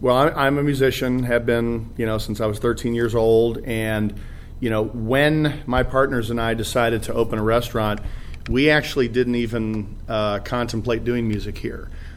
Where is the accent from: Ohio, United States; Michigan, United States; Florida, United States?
Michigan, United States; Detroit; moved away; Well, I grew up in Detroit as a kid. I grew up eating the style of pizza that we're trying to make famous down here as a kid. And I was always frustrated when we moved here that you could never get it.